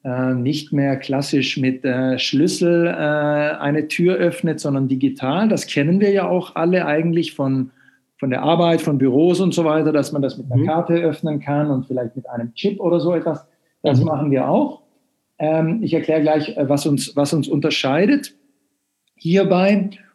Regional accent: Sweden; German is a second language; now in Germany; ich bin Schwede, wie man vielleicht am Namen hört, aber lebe ungefähr 2/3 meines Lebens schon in Deutschland.

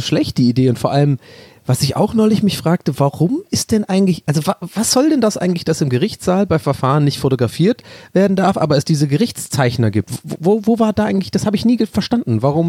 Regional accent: Ireland; 99 Flake hast du bei uns in Irland.

